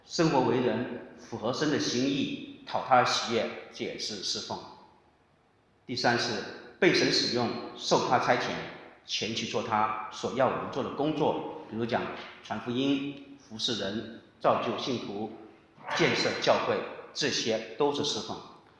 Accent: China; 小时候在中国生活的时候

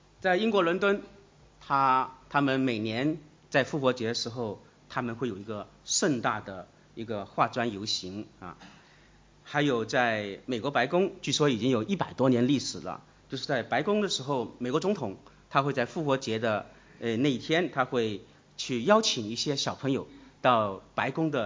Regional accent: Australia; 作为一个澳洲人，我想我们都是澳洲人了，

